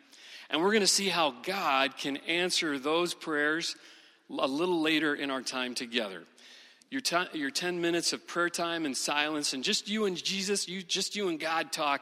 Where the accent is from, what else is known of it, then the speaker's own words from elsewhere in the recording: Minnesota, United States; I'm just from Western Minnesota. I'm just from a farm. I'm just a public school kid.